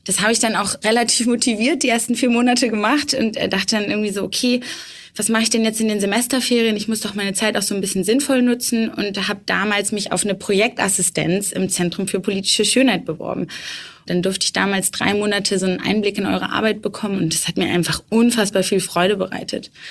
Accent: Bremen, Germany; 26 Jahre alt. Ich komme ursprünglich aus Bremen.

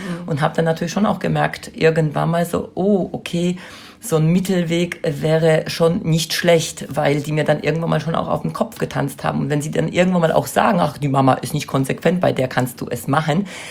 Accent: Poland; now in Germany; Ich komme, wie gesagt, aus Polen und bin sehr autoritär aufgewachsen.

